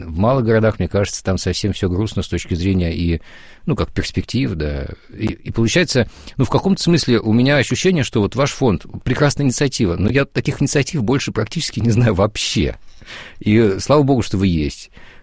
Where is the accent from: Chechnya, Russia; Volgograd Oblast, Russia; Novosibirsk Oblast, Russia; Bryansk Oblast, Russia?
Bryansk Oblast, Russia; Bryansk; now in Moscow, Russia; Я вот по городу Брянску могу сказать, что это мой родной город